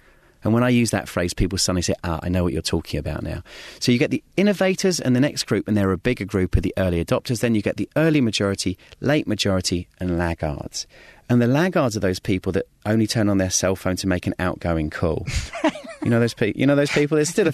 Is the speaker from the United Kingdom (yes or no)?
yes; United Kingdom; So in the soccer world, being British.